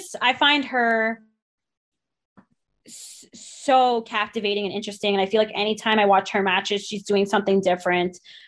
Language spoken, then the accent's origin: English; Ottawa, Ontario, Canada; Well, I'm originally from Ottawa.